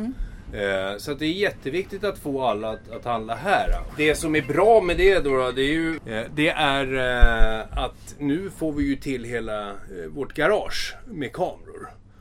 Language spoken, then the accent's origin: Swedish; Tyresö, Stockholm County, Sweden; Jag är från Tyresö. Jag är uppväxt i Tyresö. Jag kom hit och vi flyttade in på Mygdalsvägen 16 ifrån stan, och då var jag något år bara.